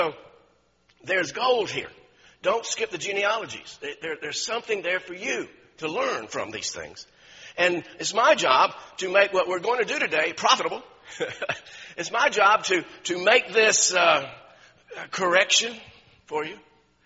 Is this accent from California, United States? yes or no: no; Georgia, United States; also born or lived in Miami, Florida; I was born in Miami. I was raised in Georgia. That makes you a Southerner, or it should.